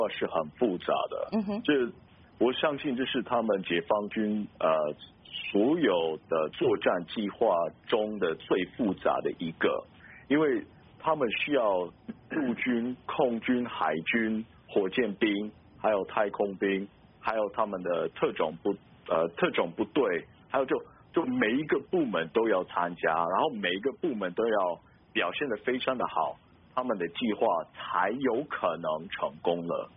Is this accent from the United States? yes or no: yes; United States; 作为一个美国人呢，我觉得我写这本书的重点是我想让美国人知道台湾面临的威胁啊